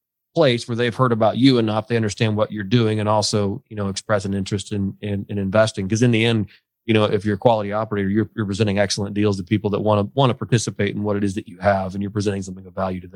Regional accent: Indiana, United States; that I grew up in Indiana, but coming down South, I mean, the conversations are longer here on the phone.

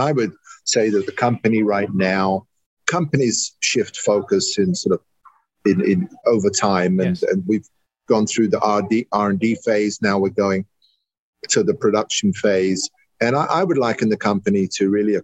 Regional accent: United Kingdom; now in United States; I'm a flag-waving American now. I grew up in the Italian. I grew up in the UK.

